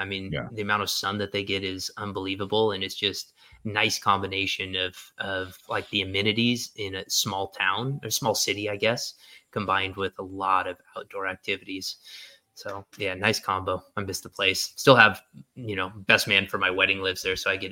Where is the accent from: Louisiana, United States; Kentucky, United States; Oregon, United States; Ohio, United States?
Oregon, United States; From a little town on the west coast of Oregon, down southwest coastline, Oregon, abandoned. Sorry, of course in Oregon. So abandoned by the sea. It's sort of famous now for some golf courses. But I grew up on a cranberry farm there